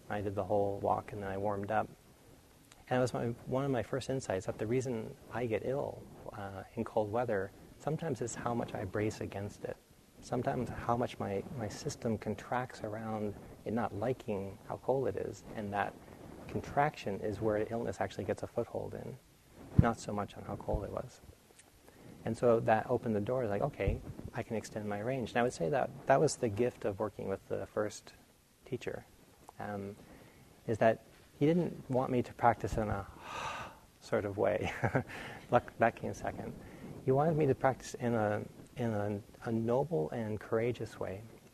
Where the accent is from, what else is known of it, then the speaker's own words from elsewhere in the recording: New England, United States; I grew up in New England where it gets very cold